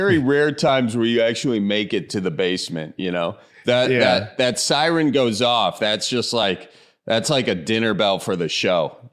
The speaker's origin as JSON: {"language": "English", "town": "Milwaukee", "region": "Wisconsin", "country": "United States", "tie": "born or raised there", "said": "Yeah, I do the same thing for Milwaukee because I'm from the suburbs of Milwaukee. I think you know, kind of like born in Milwaukee and then moved out to one of the suburbs and then another one"}